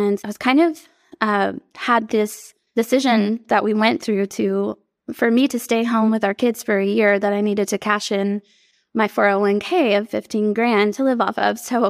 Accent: Texas, United States; Yeah, I grew up here in Texas, and my family, my granddad worked until, you know, his last day on earth.

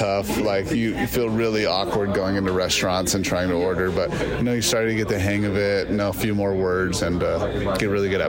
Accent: Las Vegas, Nevada, United States; Born and raised in Vegas.

